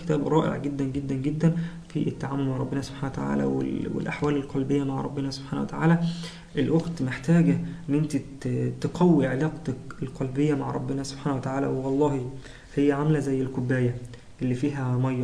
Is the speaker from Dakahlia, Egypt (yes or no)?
yes; Mansoura, Dakahlia, Egypt; انا من المنصورة